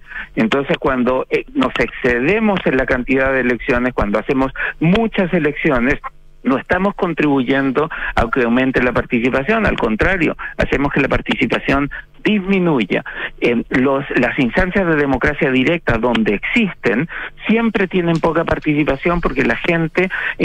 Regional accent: Chile; a nosotros nos gusta como chilenos

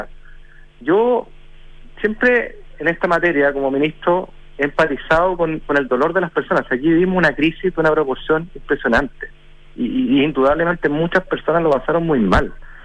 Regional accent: Chile; como chilenos

